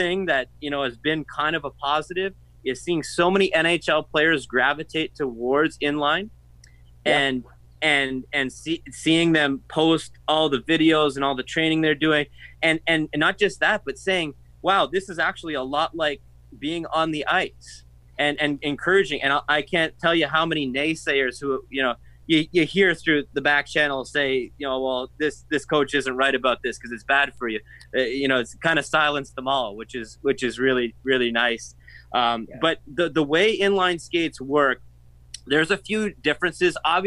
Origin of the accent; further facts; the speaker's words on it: Canada; And, you know, being a Canadian, a lot of people go, really?